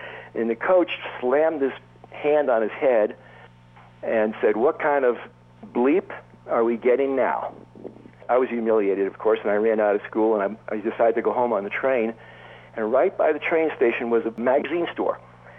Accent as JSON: {"language": "English", "town": "New York City", "region": "New York", "country": "United States", "tie": "born there", "said": "Well, I was born in Staten Island, New York in 1938, and most of my early memories are about World War II"}